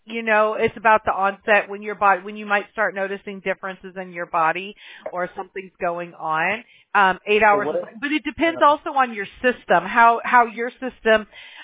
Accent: California, United States; San Bernardino, yeah. So that's where I grew up, in San Bernardino County

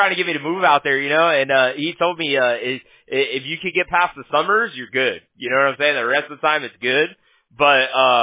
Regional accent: Huntington Beach, California, United States; The company's based out of Fountain Valley, but I'm from Huntington Beach. It's like the next city over.

